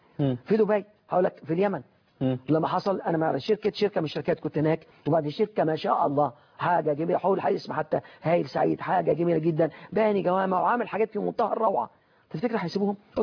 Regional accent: Egypt; انا كمصري عارف ازاي احب بلدي

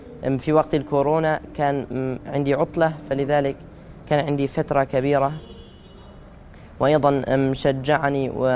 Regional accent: Syria; now in Germany; عمري 13 سنة، أمثل في جائزة الكويت الدولية، أمثل دولة ألمانيا، وأنا أصلي من سوريا.

